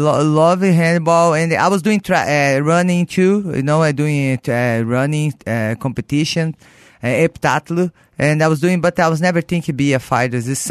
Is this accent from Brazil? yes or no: yes; Brazil; English is a second language; I grew up in Brazil. I was no rich family